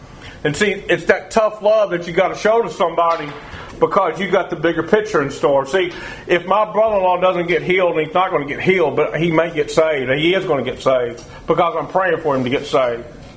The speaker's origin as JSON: {"language": "English", "region": "Texas", "country": "United States", "said": "Man, I'm from Texas. I can handle it."}